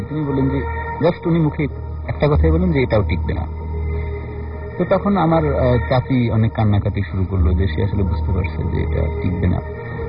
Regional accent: Bangladesh; আমার গ্রামের বাড়িটা মানে গ্রামটার নাম হচ্ছে বাংলাদেশের সর্বশ্রেষ্ঠ নাম ফুলঝুরি নাম, আমি অনেক প্রাউড ফিল করি যেটার নাম ফুলঝুরি। তো এটা হচ্ছে পিরোজপুর জেলার মঠবাড়িয়া থানার ফুলঝুরি গ্রাম।

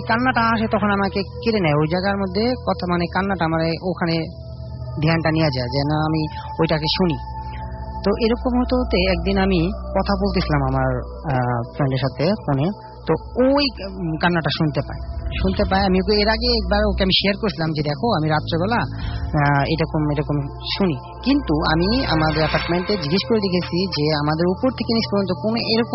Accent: Dhaka, Dhaka Division, Bangladesh; ওয়ারি থেকে এসে ওল্ড ঢাকা।

